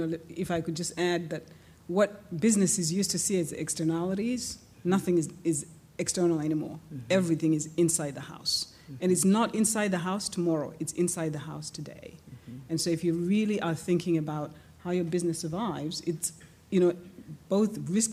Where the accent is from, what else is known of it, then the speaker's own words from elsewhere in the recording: Zimbabwe; born there; I was born in Zimbabwe.